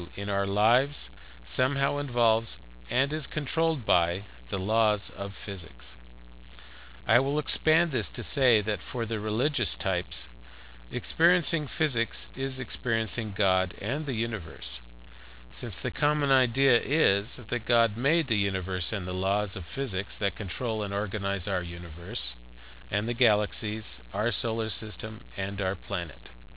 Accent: San Diego, California, United States; I grew up in San Diego, and since I was young, I have always had a strong interest in the main sciences of biology, chemistry, and physics.

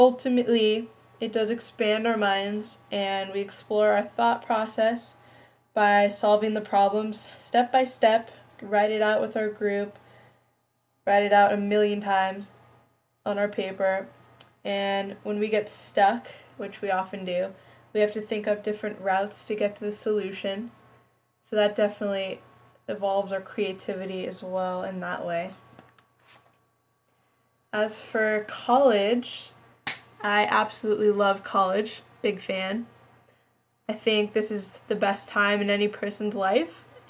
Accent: Pacific Palisades, California, United States; I'm from Pacific Palisades, California, which is LA County. Live by the beach in the 90272

